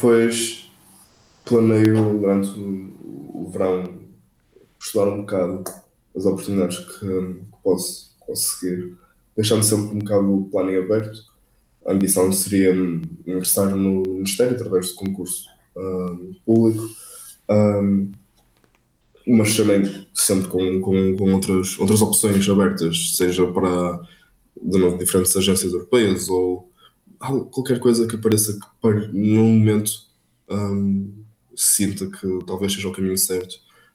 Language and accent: Portuguese; Norte, Portugal; mas nunca esquecendo que, acima de tudo, sou minhoto